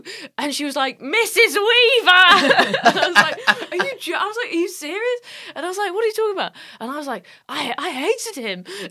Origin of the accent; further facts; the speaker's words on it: Nottingham, East Midlands, United Kingdom; I did a gig in Nottingham on Thursday night, my hometown.